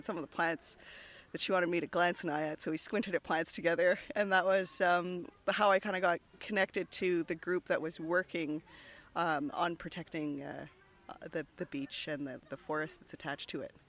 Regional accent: Hudson, Quebec, Canada; now in Rigaud, Canada; she was working in Hudson, which is really my hometown, my stomping ground. And although I don't live there right now, I live in Rigo, I still have tons of family

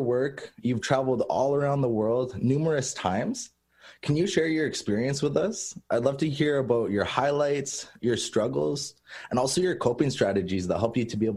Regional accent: Rankin Inlet, Nunavut, Canada; originally I'm from Rankin Inlet, and that's in Nunavut.

